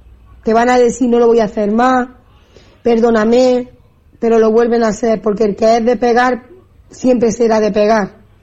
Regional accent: Andalusia, Spain; moved away as an adult; now in Fuerteventura, Spain; tengo 36 años, soy andaluza pero resido en Fuerteventura. Quería contar un poco mi historia. Hace como... llevo 6 años aquí en Fuerteventura

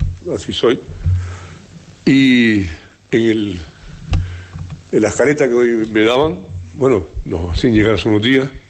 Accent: Canary Islands, Spain; somos canarios, y eso lo hablamos muchas veces. Yo no soy ni majorero, ni canarión, no, yo soy canario.

